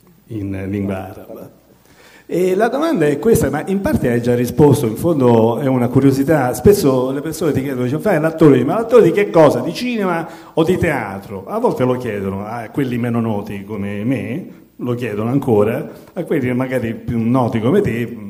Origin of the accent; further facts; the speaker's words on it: Sicily, Italy; anch'io sono siciliano, anche se vengo dall'altra parte, dalla zona orientale.